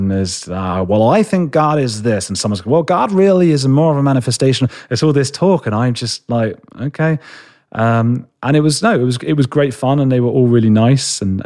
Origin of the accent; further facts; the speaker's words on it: London, United Kingdom; I'm a boy from London, you know, like from a city.